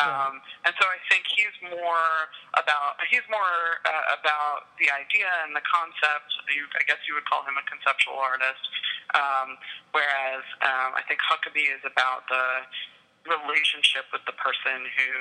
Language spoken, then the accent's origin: English; New York, United States; and I am originally from New York.